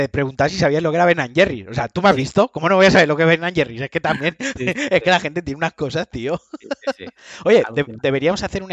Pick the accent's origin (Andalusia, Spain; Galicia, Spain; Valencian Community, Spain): Valencian Community, Spain; ahí es donde se me nota que soy valenciano.